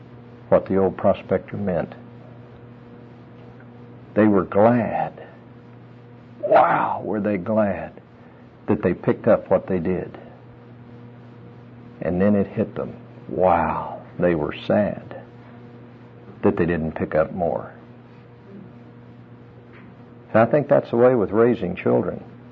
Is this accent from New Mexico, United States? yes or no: yes; New Mexico, United States; I grew up in New Mexico, and I grew up on a ranch. I didn't have a saddle for my horse until I was 11 years old, and I started riding a horse when I could really walk, about 3 years old.